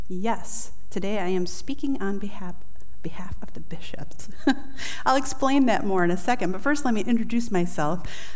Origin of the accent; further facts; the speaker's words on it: Albion, New York, United States; right up the road in my hometown of Albion, New York.